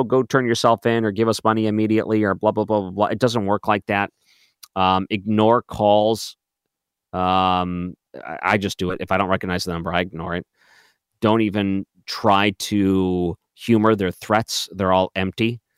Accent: Detroit, Michigan, United States; I grew up in Detroit.

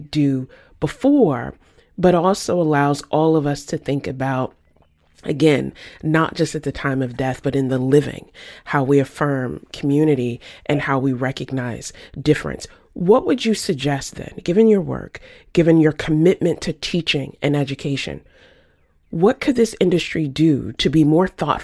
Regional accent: the South, United States; I grew up in the South. And so to this day, I'm from a place where there are Black cemeteries and white cemeteries.

